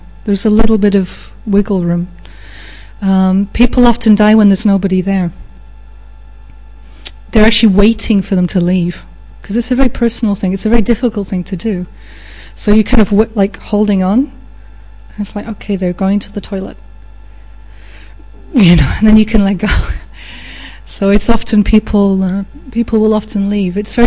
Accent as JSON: {"language": "English", "region": "England", "country": "United Kingdom", "said": "I'm English. You don't talk about, things up front."}